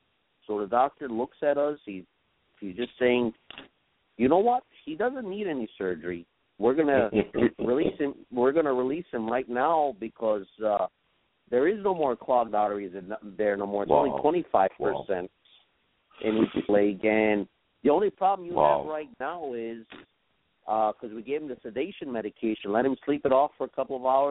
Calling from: North Carolina, United States; I'm calling from North Carolina.

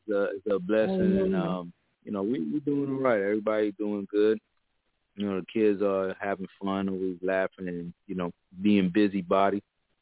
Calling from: Florida, United States; Hey, LaShawn. … from Florida. How you doing?

